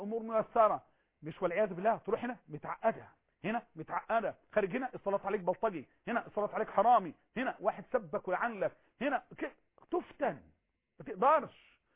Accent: Egypt; أنا مصري وأنت مصري

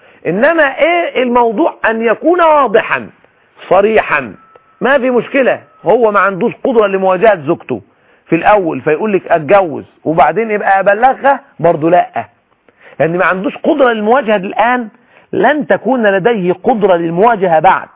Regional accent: Egypt; عندنا في مصر

